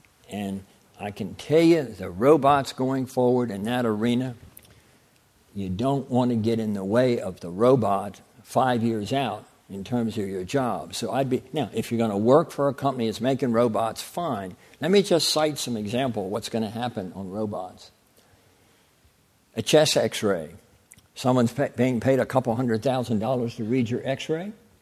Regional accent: Baltimore, Maryland, United States; I'm going to use the example of T. Rowe Price just because I'm from Baltimore.

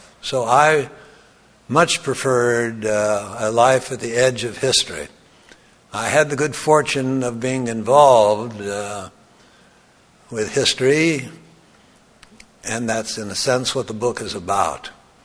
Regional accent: Lincoln, Nebraska, United States; he was invited to address the convicts in the state penitentiary in my hometown of Lincoln one Sunday morning at their chapel service.

